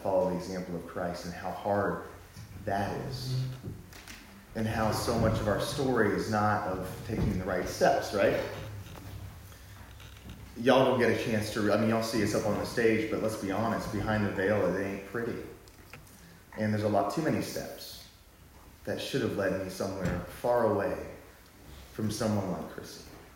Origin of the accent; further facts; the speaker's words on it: Fort Worth, Texas, United States; And we're from Texas, Fort Worth. There's not a lot of mountain going on out there.